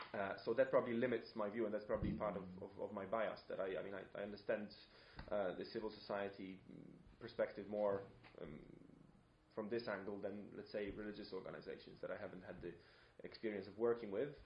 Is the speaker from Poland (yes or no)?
yes; Poland; I'm from Poland originally, so I see a lot of this happening in Poland these days